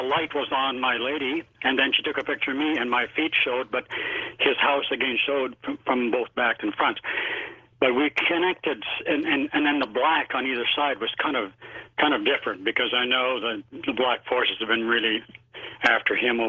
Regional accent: Canada; Here I'm Canadian, and they actually bypassed their rules to put me in a state chaplain

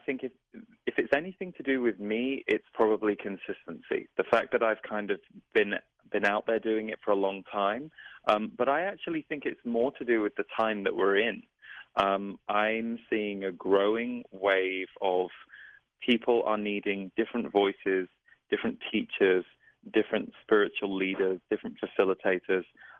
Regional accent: United Kingdom; I'm also British

